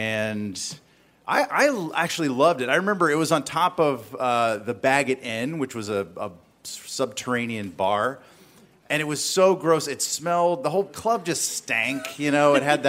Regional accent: the South, United States; I grew up in the South. I'm sort of like in a very sort of appeasing mindset, or sort of. I was just culturally raised to make people feel comfortable.

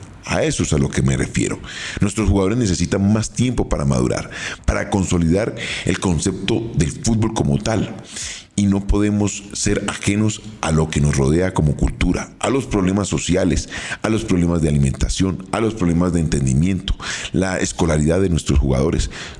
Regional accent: Colombia; Somos colombianos, sudamericanos

